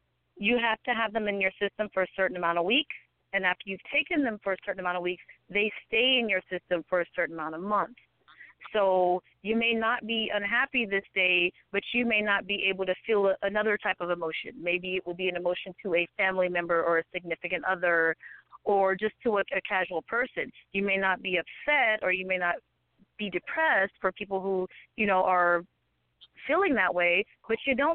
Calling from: Seattle, Washington, United States; I'm calling from Seattle, Washington.

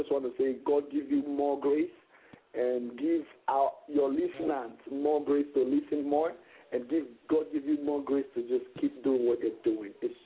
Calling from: France; I'm calling from Paris, Lyon, right now. And I actually based in Canada, Toronto, Canada.

